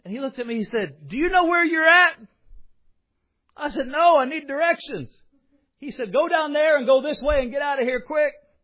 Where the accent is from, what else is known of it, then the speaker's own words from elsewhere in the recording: United States; I love America. I'm American inside and out, and I'm thankful to be born here.